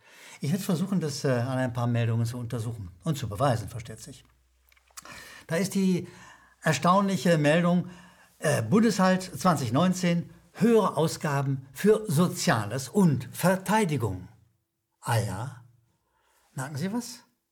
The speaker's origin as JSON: {"language": "German", "region": "Rhineland", "country": "Germany", "accent": "Rhineland", "said": "Sie werden es möglicherweise an meinem Akzent schon gehört haben. Ich komme aus dem Rheinland."}